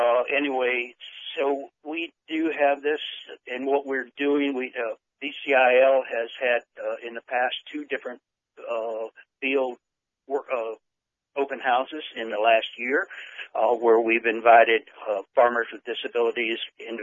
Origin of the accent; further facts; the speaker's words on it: Hyde Park, Vermont, United States; from Hyde Park, Vermont.